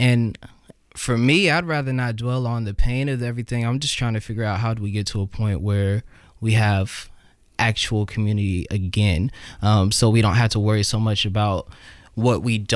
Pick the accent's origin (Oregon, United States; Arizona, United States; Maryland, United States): Oregon, United States; Portland; I'm from here. I'm born and raised in Portland. And not only that, but I want to say about 3-4 generations deep, my great-grandmother is who brought us to Portland.